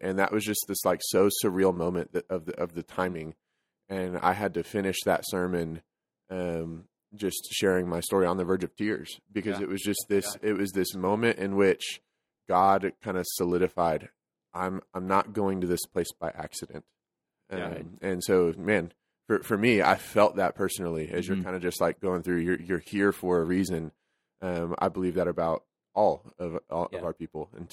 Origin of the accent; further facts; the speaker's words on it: San Antonio, Texas, United States; So I grew up in San Antonio, Texas.